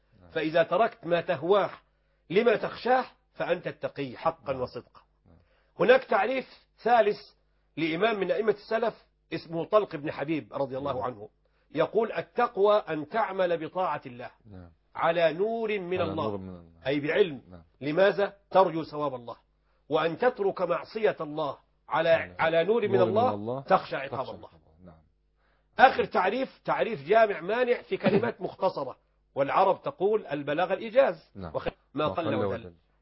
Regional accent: Upper Egypt, Egypt; جوزها عندنا في الصعيد

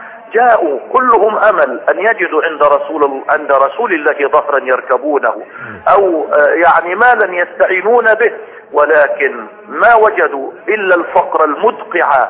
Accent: Egypt; بلدنا مصر

